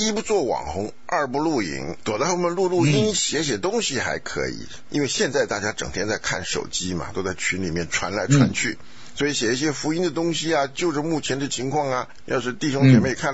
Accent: China; 一样啊，我们是中国人

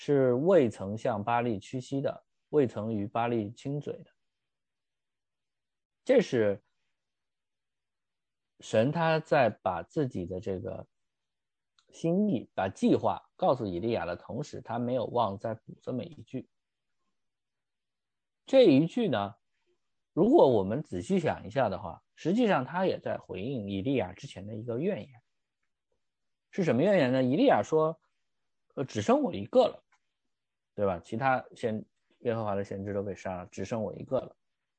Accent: Shanxi, China; 我山西人嘛

